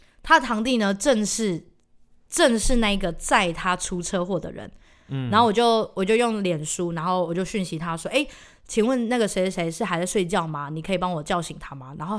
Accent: Taichung, Taiwan; 我是台中人嘛，然后我想要往南部。

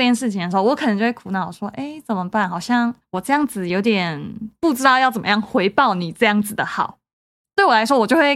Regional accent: northern Taiwan, Taiwan; 我不代表北部人哦，虽然我是北部人

